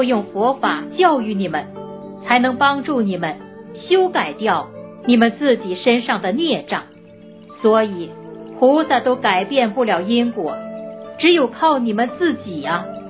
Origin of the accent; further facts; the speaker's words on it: China; 这就是我们中国人讲的一句话，叫近朱者赤，近墨者黑